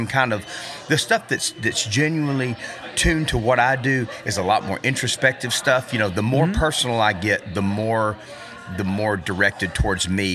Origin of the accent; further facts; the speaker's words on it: Auburn, Alabama, United States; now in Tuscaloosa, United States; Yeah, he went to school at Auburn, and that's my hometown.